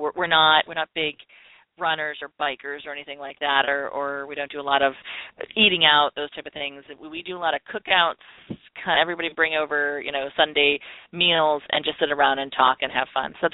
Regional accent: Mansfield, Ohio, United States; there's a little park, state park in Ohio where I grew up in Mansfield called Mohegan State Park.

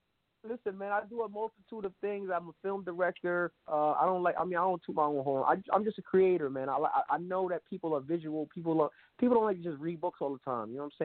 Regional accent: New York, United States; I'm from Crown Heights, Brooklyn.

